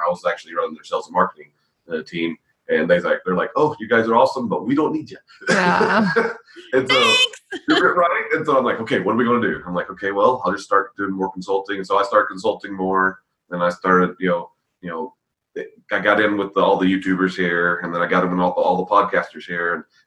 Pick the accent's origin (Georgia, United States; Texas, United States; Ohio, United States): Georgia, United States; Born and raised in Georgia.